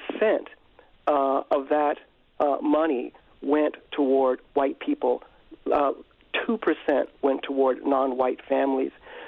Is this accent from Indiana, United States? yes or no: no; Philadelphia, Pennsylvania, United States; But just know that I was raised in Richard Allen Projects in North Philadelphia, which is a place for low-income families.